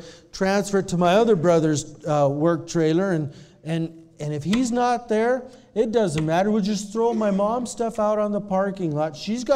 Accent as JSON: {"language": "English", "town": "Helena", "region": "Montana", "country": "United States", "said": "I'm from Helena. My mom's always been in Helena. All my life, my mom's been in Helena."}